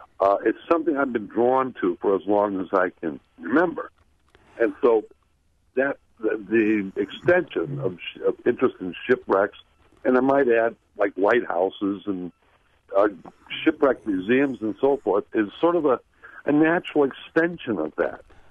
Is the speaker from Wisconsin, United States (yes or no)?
yes; Milwaukee, Wisconsin, United States; I was brought up in Milwaukee